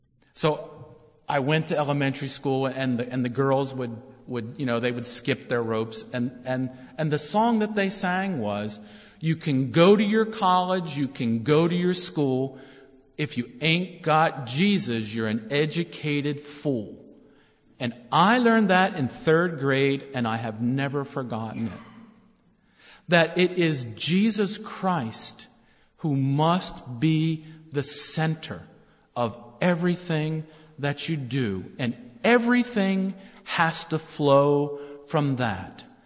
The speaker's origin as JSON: {"language": "English", "town": "West Chester", "region": "Pennsylvania", "country": "United States", "tie": "born or raised there", "said": "You know, I grew up outside of Philly, and I kind of lived on the outskirts of the small town that I lived"}